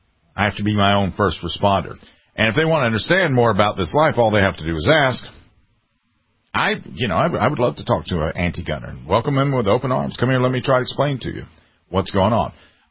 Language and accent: English; the South, United States; I'm from the South. I'm not a Confederate flag waiver.